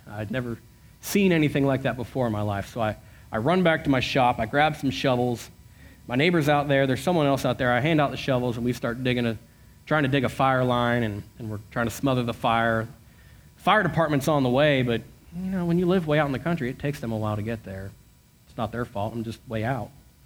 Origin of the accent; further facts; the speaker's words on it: Northern United States, United States; Because in case you haven't figured out, I'm not from the South. I'm a Yankee.